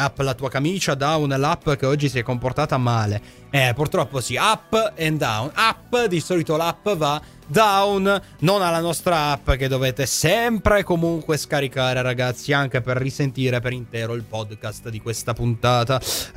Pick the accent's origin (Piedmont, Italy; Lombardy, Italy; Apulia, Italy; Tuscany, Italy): Piedmont, Italy; Turin; Io che sono di Torino la conosco come città